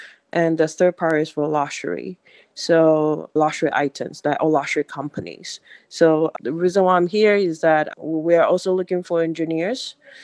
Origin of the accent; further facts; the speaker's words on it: Taiwan; from Taiwan.